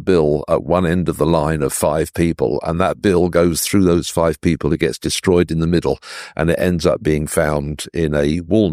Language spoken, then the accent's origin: English; Antigua & Barbuda; born there; Yeah, I was born in Antigua.